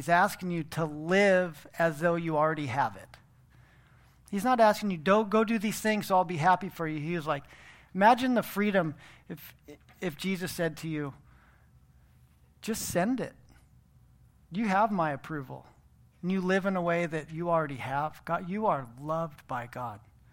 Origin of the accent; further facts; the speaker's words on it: Aspen, Colorado, United States; I grew up in Aspen, Colorado.